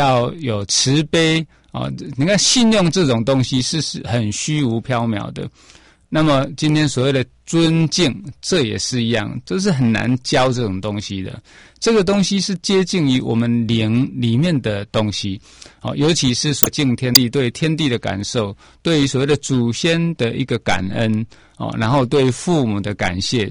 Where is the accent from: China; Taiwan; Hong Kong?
Taiwan; 咱讲台语讲那个节啦